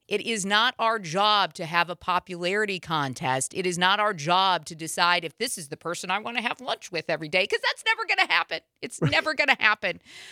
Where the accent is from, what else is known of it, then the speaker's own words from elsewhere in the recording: South Dakota, United States; I grew up in South Dakota.